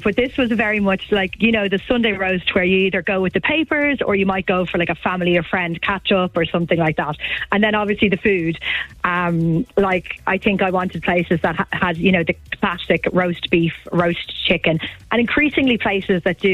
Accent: Maynooth, Kildare, Ireland; I'm from Maynooth, so that's down the road from where my parents are.

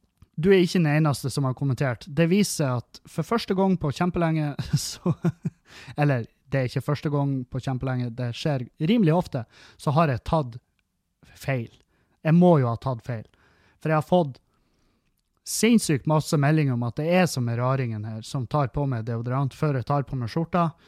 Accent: Halsa, Trøndelag, Norway; Det var veldig lenge vi ikke hadde noe form for treningsstudio der jeg kommer fra på Halsa.

